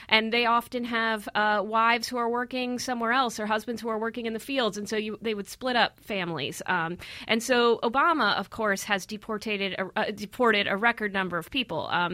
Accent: Texas, United States; Well, there's already a lot of fencing around, and I'm actually from South Texas.

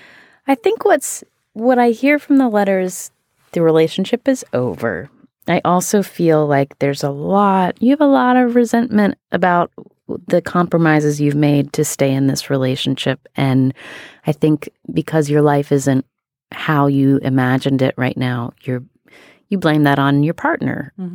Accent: West Virginia, United States; I appreciated this letter because I am from West Virginia, and this writer is from the state next door.

